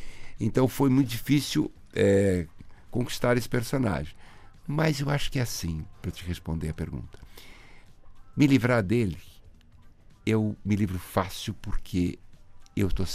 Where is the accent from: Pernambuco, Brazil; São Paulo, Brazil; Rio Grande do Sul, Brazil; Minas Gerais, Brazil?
São Paulo, Brazil; Eu sou, porque acho que sou paulista. Paulista quem nasce em São Paulo.